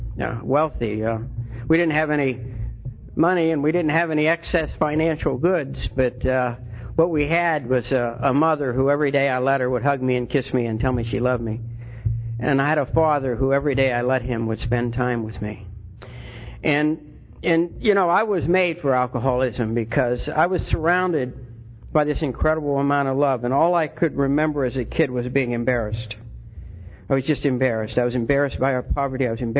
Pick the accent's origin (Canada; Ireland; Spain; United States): Ireland; And I'm the eldest son and the second child in a family of 11 children. I'm Irish.